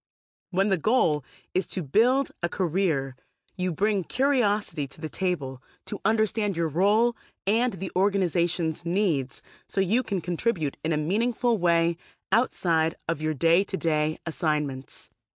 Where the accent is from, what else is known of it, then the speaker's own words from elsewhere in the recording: Connecticut, United States; now in New York, United States; I was about 2 years out of college and determined not to go back to my hometown in Connecticut and live with my parents.